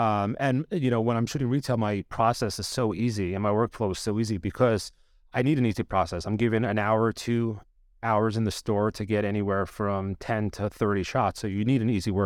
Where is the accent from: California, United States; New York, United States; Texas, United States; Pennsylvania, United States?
New York, United States; Long Island; from Long Island, New York.